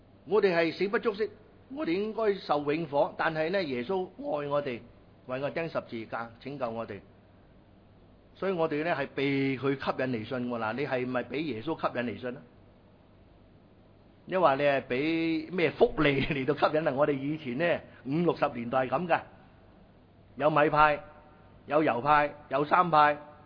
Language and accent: Cantonese; Guangdong, China; 但系我哋广东人读会咁读